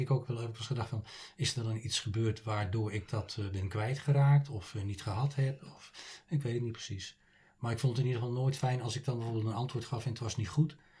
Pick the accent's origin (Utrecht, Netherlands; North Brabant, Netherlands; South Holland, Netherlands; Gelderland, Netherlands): Utrecht, Netherlands; also born or lived in Zeist; ik ben in Zeist geboren. Hebben we 2,5 jaar gewoond, toen zijn we naar Utrecht gegaan.